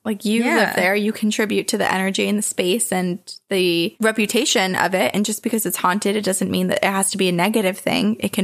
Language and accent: English; St. Charles, Illinois, United States; My hometown of St. Charles, Illinois has some pretty neat ghost stories